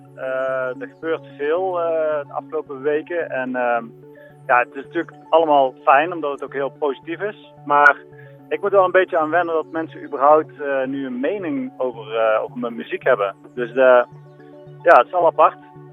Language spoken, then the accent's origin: Dutch; Erp, North Brabant, Netherlands; now in Veghel, Netherlands; Ik woon in Veghel, nee. Ik kom uit Erp, en sterker nog. Ja, Erp is al niet zo heel groot, maar ik ben opgegroeid op het platteland van Erp. Tussen Keldonk en Boerdonk, zeg maar.